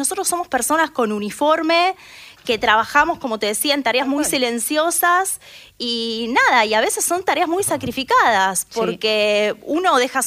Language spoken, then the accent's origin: Spanish; Argentina; me parece que todos como argentinos o como personas pensantes, cada uno hace su propio análisis de lo que escucha